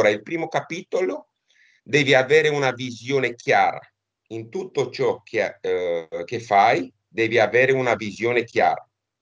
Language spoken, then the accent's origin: Italian; Romania; Italian is a second language; La lingua italiana è una lingua latina, la lingua romena, perché io sono romeno, è una lingua latina.